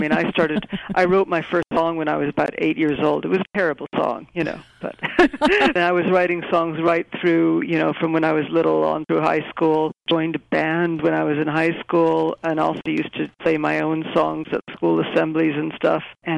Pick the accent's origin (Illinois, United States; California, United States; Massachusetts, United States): Illinois, United States; Chicago; also born or lived in Spain; now in England, United Kingdom; I live in England, but if my accent sounds American, it's because I grew up in Chicago, although I was born in Spain, which is where my father was from. My mother was from Chicago